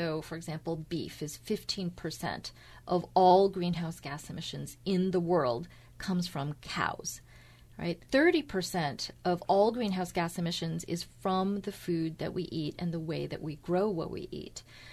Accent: United States; So, you know, as an American, when I'm in China, then I try to bring the best of American culture and creativity, innovation to the Chinese society.

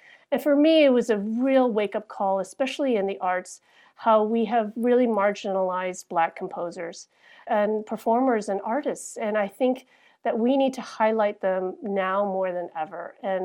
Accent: Midwest, United States; I'm from the Midwest. I don't even know where St. Anne is.

